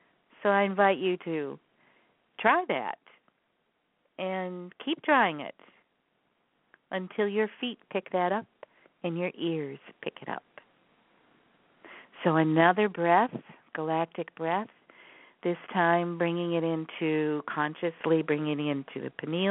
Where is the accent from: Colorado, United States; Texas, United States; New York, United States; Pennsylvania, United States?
New York, United States; Syracuse; And since we grew up in Syracuse, New York, it was a completely different experience to be living on 3 acres of land